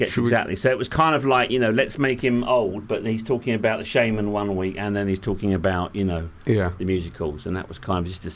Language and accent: English; Greenwich, London, United Kingdom; No, I grew up in Greenwich, which is just down the road.